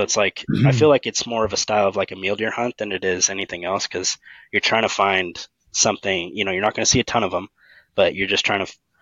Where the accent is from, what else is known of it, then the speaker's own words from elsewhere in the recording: Oregon, United States; That's all I would focus on growing up in Oregon too.